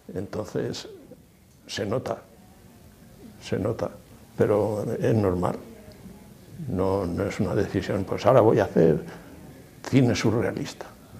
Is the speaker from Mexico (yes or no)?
no; Albacete, Castilla-La Mancha, Spain; soy de Albacete Capital, a mucha honra